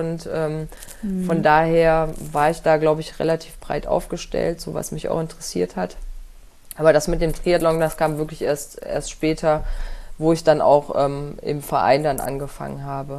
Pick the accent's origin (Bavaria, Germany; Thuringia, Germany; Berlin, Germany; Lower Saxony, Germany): Thuringia, Germany; Also ich komme gebürtig aus Thüringen und bin da im Wintersport groß geworden.